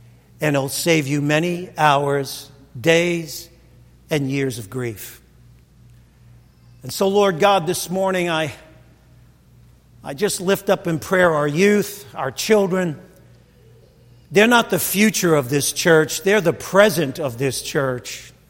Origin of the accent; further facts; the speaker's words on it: Brooklyn, New York, United States; I saw that growing up in Brooklyn.